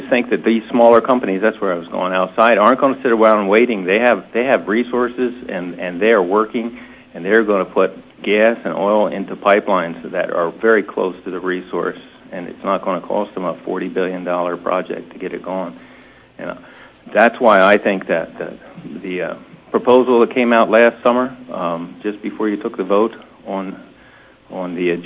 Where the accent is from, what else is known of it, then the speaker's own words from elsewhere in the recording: Pennsylvania, United States; I'm originally from Pennsylvania.